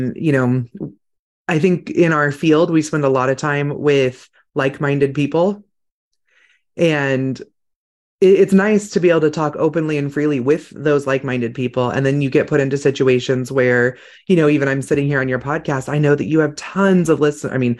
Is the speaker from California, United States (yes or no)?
yes; California, United States; I mean, I grew up in California and everybody was like, In-N-Out Burger is the thing.